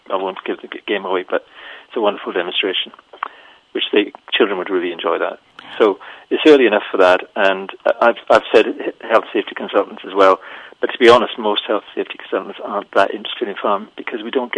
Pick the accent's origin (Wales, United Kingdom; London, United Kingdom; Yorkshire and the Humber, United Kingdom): Wales, United Kingdom; when I was young, and again, I grew up in the Welsh hills and farms are all around me